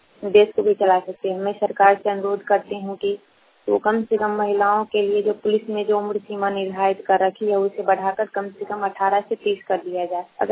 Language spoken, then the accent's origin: Hindi; Bhusari, Bihar, India; समस्तीपुर के भुसारी गांव छतौना पंचायत की रहने वाली हूँ।